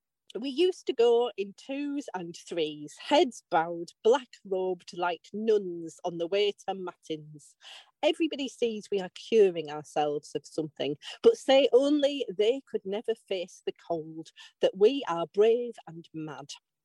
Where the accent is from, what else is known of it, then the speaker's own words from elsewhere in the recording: Bradford, Yorkshire and the Humber, United Kingdom; Oh, grew up in Bradford, in West Yorkshire.